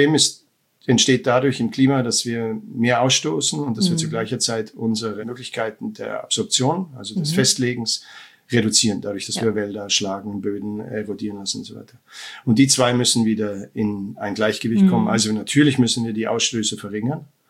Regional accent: Munich, Bavaria, Germany; weil wir sind ja aus dem alpinen Raum, ja, und ich bin ursprünglich aus München.

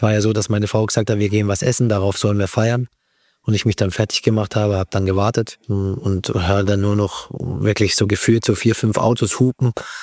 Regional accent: Freiburg, Baden-Württemberg, Germany; oder bleibt's lieber doch in Freiburg, in meiner Heimat?

